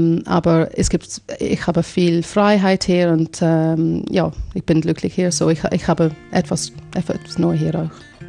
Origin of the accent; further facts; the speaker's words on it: Ireland; German is a second language; now in Switzerland; ich komme aus Land auch. Mein Dorf hat wahrscheinlich 500 Leute da.